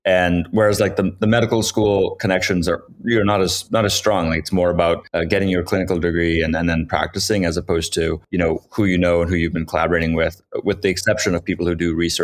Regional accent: Cape Canaveral, Florida, United States; And then when we all moved to Florida, where I grew up in Cape Canaveral, which is where the space shuttles take off

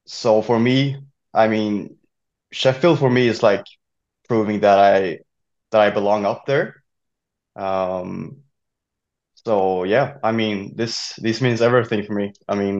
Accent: Falkenberg, Halland County, Sweden; now in Stockholm, Sweden; To everybody who listens, I live in Stockholm, and my hometown is Falkenberg. It's like 5 hours from the capital.

